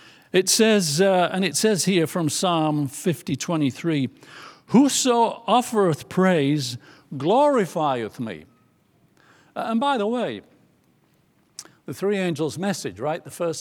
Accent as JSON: {"language": "English", "region": "England", "country": "United Kingdom", "said": "I'm from England. I'm supposed to speak perfect English there, but that's just a rumor."}